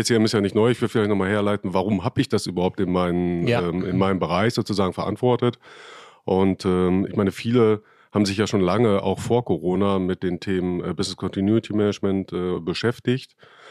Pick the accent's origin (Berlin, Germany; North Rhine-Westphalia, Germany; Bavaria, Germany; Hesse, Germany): North Rhine-Westphalia, Germany; Und es ist OWL und es ist MIN und es ist da, wo ich herkomme.